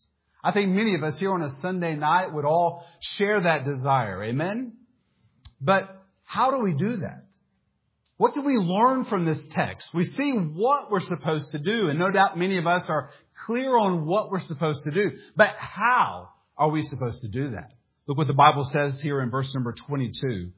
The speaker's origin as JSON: {"language": "English", "town": "Atlanta", "region": "Georgia", "country": "United States", "tie": "born or raised there", "said": "I grew up in the Atlanta area. I remember in high school, I made pretty good grades, except for one class."}